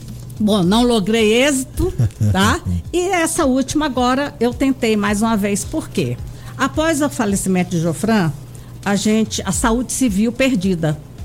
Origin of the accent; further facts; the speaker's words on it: Floriano, Piauí, Brazil; now in Brasília, Brazil; eu sou de Floriano, Piauí, tá? Mas estou em Brasília desde 1964.